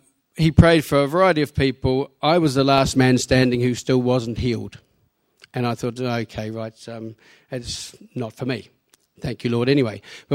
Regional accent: New Zealand; now in Penarth, United Kingdom; Before you try to pick the accent, I'm from New Zealand. I go to the church in Cosmeston in Penarth.

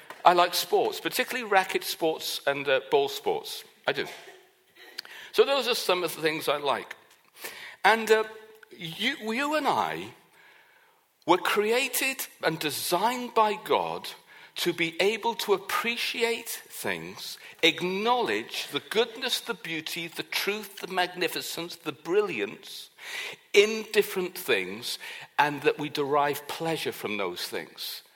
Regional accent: United Kingdom; Now, in Wimbledon, obviously, being a Brit, I'm supporting Andrew Murray.

